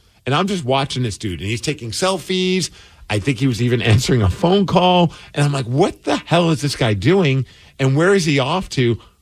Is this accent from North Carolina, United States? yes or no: no; Brooklyn, New York, United States; I grew up in Brooklyn.